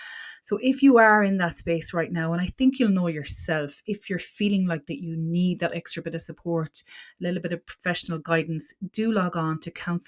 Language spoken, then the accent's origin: English; Connacht, Ireland; So you're from my home county of Roscommon.